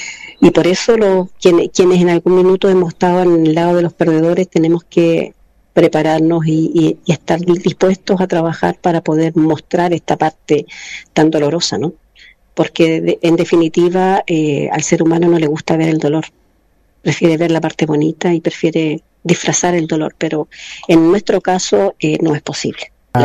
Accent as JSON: {"language": "Spanish", "country": "Chile", "said": "Pero me siento como muchos chilenos muy dolido de que se haya rechazado este primer ejercicio."}